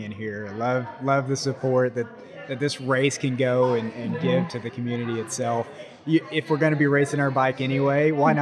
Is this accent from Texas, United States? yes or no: yes; Flower Mound, Texas, United States; Dallas, Texas, Flower Mound specifically.